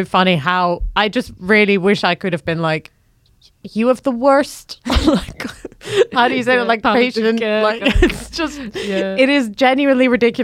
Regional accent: Amsterdam, North Holland, Netherlands; I was like, oh my God, I'm from Amsterdam.

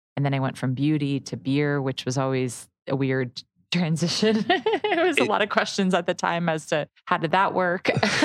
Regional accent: Connecticut, United States; I grew up in Connecticut. So I'm from the East Coast. I went to school out in Ohio.

